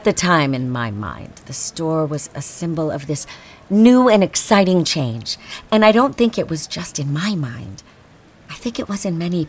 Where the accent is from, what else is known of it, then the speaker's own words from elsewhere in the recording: Khimki, Moscow Oblast, Russia; A suburb outside Moscow called Himki. The way I remember it, it was not very nice.